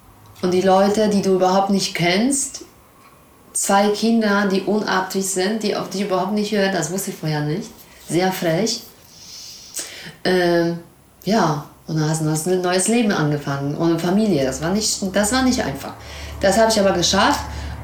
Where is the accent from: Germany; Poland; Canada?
Poland; Studium in Polen, klar, das ist, kostet sehr, sehr viel Geld. Und muss man dann, ich bin auf dem Land aufgewachsen, da muss man in die Stadt gehen